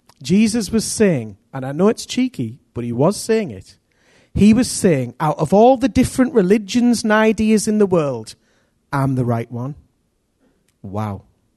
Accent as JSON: {"language": "English", "town": "Billingham", "region": "North East England", "country": "United Kingdom", "tie": "born or raised there", "said": "I grew up in Billingham"}